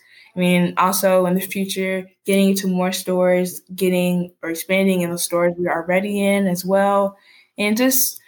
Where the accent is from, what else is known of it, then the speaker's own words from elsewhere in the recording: the South, United States; especially since I'm from the South. And I mean, we're super sweet. We're always saying ma'am or sir or anything like that.